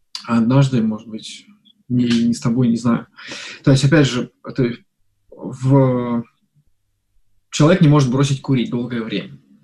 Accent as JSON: {"language": "Russian", "town": "Ivanovo", "region": "Ivanovo Oblast", "country": "Russia", "tie": "born or raised there", "said": "Нет, я родом из Иваново."}